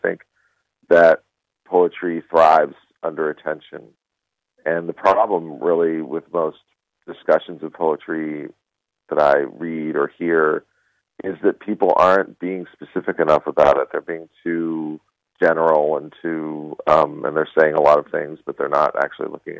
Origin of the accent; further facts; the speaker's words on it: United States; And I personally, as an American Jew, find that upsetting that that's in the poem.